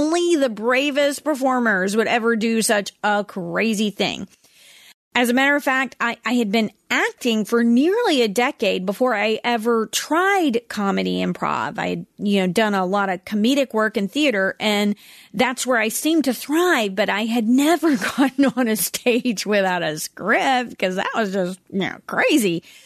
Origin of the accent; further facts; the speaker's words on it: Georgia, United States; And I was like, you guys, we're from Georgia. Y'all, we don't really speak the King's English.